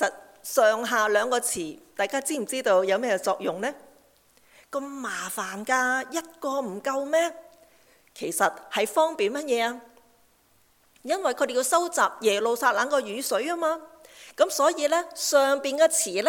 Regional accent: Guangdong, China; 我哋廣東人咧就係成日就愛嚟講笑啦

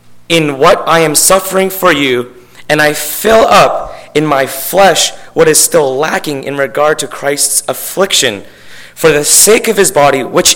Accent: Vancouver, British Columbia, Canada; And for someone who was born and raised in Vancouver, I could never think of doing that.

